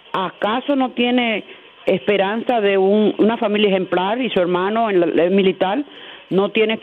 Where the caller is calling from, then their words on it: New York, United States; Buenos días, de Nueva York.